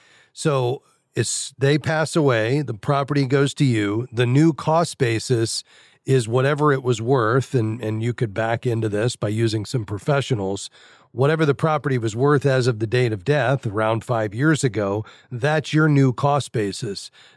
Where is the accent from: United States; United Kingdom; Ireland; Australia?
United States; Fort Lauderdale, Florida; All right, down to Fort Lauderdale, my hometown.